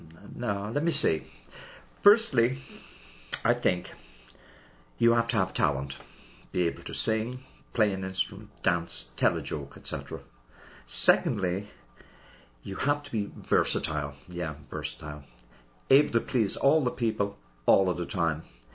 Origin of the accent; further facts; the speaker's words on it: Dublin, Leinster, Ireland; born there; Correct. I was born there simply because I wanted to be near my mother at the time.